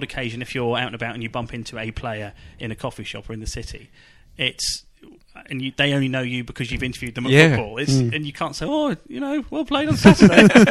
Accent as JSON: {"language": "English", "country": "United Kingdom", "said": "Yeah, I've never got that intimate with summarisers. You know, we're British men."}